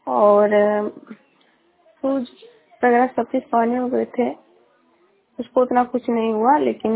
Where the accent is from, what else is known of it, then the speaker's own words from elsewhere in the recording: Katihar, Bihar, India; मैं चितौड़िया पंचायत से बोल रही हूँ, प्रखंड मलसाई जिला कटिहार से हूँ।